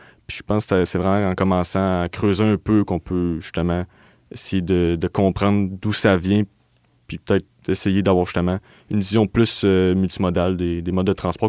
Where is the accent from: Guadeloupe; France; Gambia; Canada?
Canada; Quebec; Je viens de la banlieue de Québec. Je suis un peu éloigné, mais pas autant